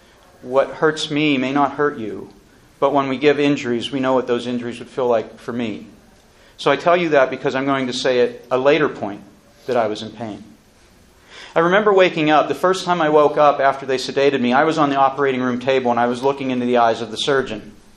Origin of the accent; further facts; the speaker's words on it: Pennsylvania, United States; moved away as an adult; now in Indianapolis, United States; Another miracle is that I'm from Western Pennsylvania. I moved out to Indianapolis because of my first job 20-some years before this wreck.